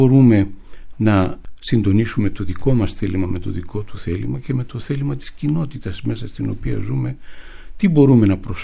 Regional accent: Greece; εγώ ως Έλληνας, μέσα στη δική μου πατρίδα

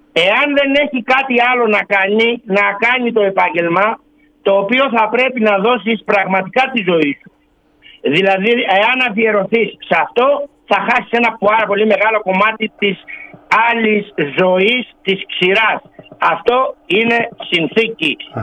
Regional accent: Skyros, Central Greece, Greece; Εγώ είμαι από τη Σκύρο, μέσα από τη Σκύρο.

